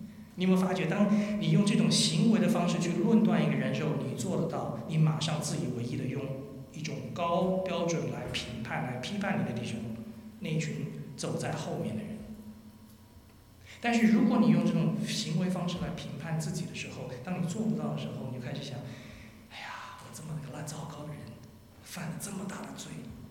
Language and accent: Chinese; China; 很多时候我们中国人讲叫做金玉其外，败絮其中。